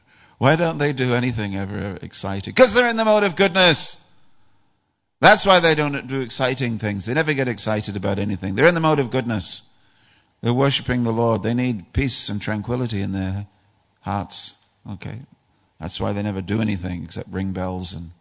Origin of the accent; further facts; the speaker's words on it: England, United Kingdom; And being an Englishman, of course, you put your hand out the window to pat the dog.